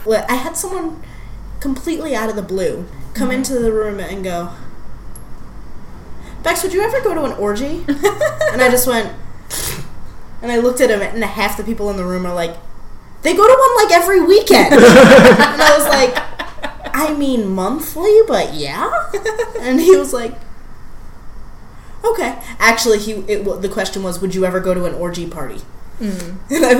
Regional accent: New York, United States; I'm a New Yorker on testosterone.

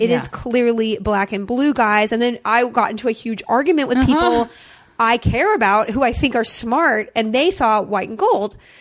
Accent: Austin, Texas, United States; also born or lived in Alabama / Mississippi / San Antonio; I was raised in the South where everything's 100 degrees.

